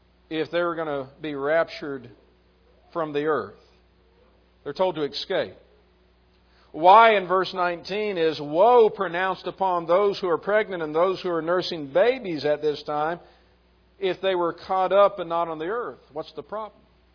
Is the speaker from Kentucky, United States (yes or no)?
yes; Bowling Green, Kentucky, United States; I remember even as a kid growing up in Bowling Green, Kentucky, getting behind some cars sometimes